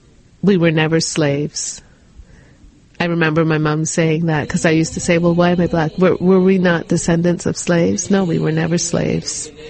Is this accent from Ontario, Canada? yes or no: yes; Toronto, Ontario, Canada; also born or lived in England / Montreal; mom's from Grenada, and my father is from St. Vincent, and I was born in England. So when we came to Canada, we actually immigrated to Montreal. And then about age 8 or so, grade 2, I moved to Toronto.